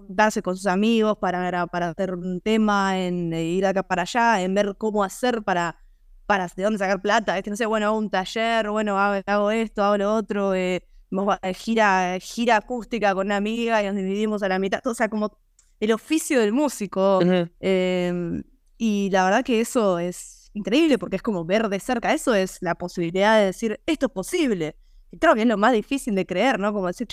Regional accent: Buenos Aires, Argentina; De Parque Chacabuco, o sea, yo me crié en Parque Chacabuco, pero bueno, en realidad nací en, o sea, cuando nací mis viejos vivían en el barrio chino, en Belgrano, y después se mudaron, pero al toque se mudaron a Parque Chacabuco

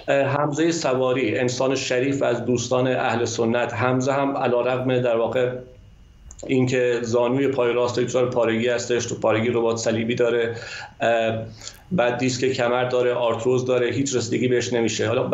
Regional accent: Dehdasht, Kohgiluyeh and Boyer-Ahmad, Iran; دیگرانی هستن توی مثلا زندان شهر خودم دهدش

